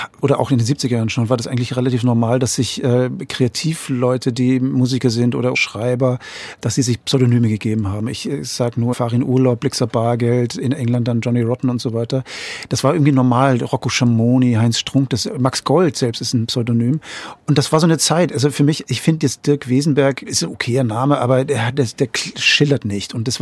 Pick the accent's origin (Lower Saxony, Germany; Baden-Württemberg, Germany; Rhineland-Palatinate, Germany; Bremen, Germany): Lower Saxony, Germany; Lüneburg; also born or lived in Hamburg; now in Vienna, Austria; ich habe damals in Hamburg gelebt, also zuerst Lüneburg. Ich komme aus Lüneburg, dann bin ich nach Hamburg gezogen, dann Westerland Sylt, Bremschen packen und dann bin ich nach Wien gezogen